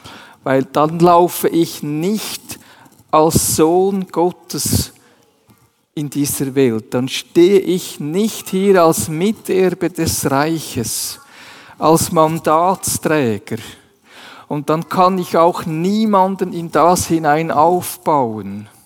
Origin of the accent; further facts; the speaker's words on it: Switzerland; Das sage ich als Schweizer.